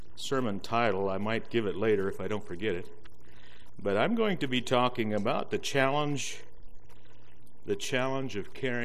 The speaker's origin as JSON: {"language": "English", "region": "Indiana", "country": "United States", "tie": "born or raised there", "said": "I am from Indiana, grew up in Indiana, and I went to Kansas and got my wife about 800 miles"}